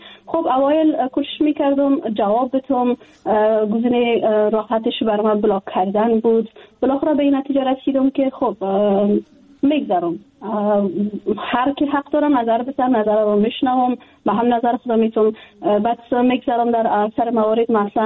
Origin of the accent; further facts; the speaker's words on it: Afghanistan; moved away; جدا از اینکه وطنم است، خانواده مجا است، دوستایم هستن، ما در افغانستان بزرگ شدیم، تحصیل کردیم، کار کردیم،